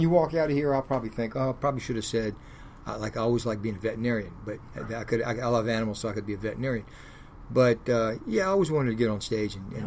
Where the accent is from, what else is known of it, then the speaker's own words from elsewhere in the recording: Virginia, United States; I grew up in Virginia, which is east.